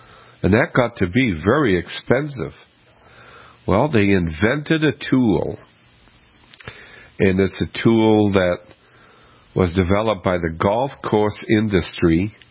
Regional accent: Boston, Massachusetts, United States; And being from my hometown of Boston, WBOQ 104.9 FM is now part of our family

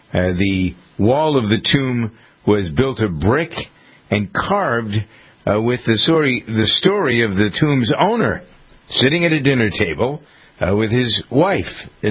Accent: Framingham, Massachusetts, United States; One of them was here in my hometown of Framingham.

